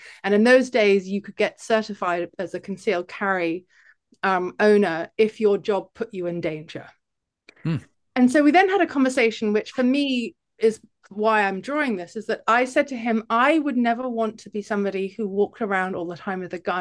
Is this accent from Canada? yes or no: no; London, United Kingdom; now in Ohio, United States; I grew up in London